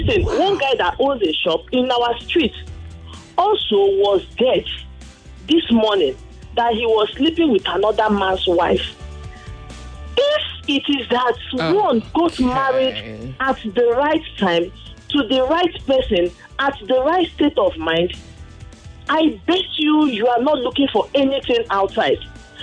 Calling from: Lagos, Nigeria; I'm calling from Okwafo along Badagry Expressway, Candid Estate.

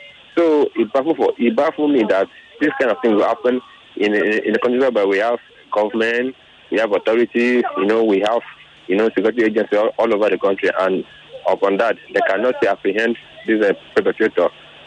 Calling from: Lekki, Lagos, Nigeria; I'm calling from Lekki.

